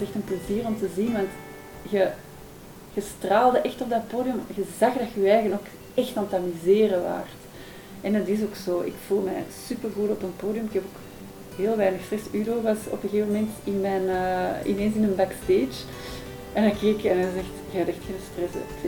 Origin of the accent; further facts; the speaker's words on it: Wilrijk, Antwerp, Belgium; ik kom van Wilrijk. Geboren en getogen, ja.